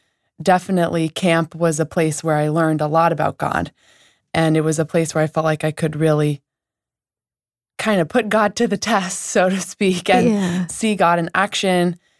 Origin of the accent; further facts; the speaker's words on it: Wilton, Connecticut, United States; I grew up in Wilton, Connecticut, and both my parents raised me in Christian Science, and I grew up going to Christian Science Sunday School.